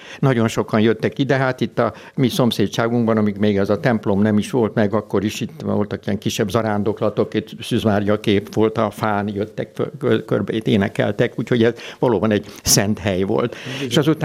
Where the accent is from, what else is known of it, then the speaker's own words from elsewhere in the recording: Budapest, Hungary; Budapesten születtem, de nem itt, hanem a Népliget közelében. Édesapám 1937-ben építette ezt a házat, ezt a családi házat, és 1937-ben költöztünk ide, erre a helyre.